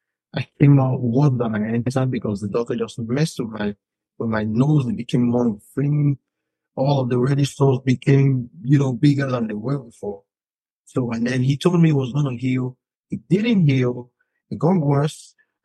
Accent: Lagos, Nigeria; Because, you know, obviously, I'm from Lagos. I have a sister in Buffalo.

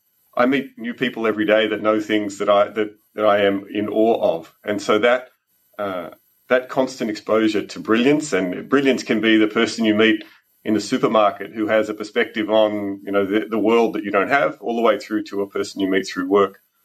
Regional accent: Australia; I come from Australia. Australia is a very large country, far from a lot of places.

